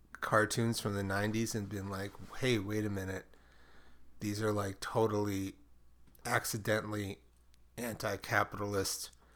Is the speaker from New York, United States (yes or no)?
yes; Brooklyn, New York, United States; because I was from Brooklyn, where we don't use y'all.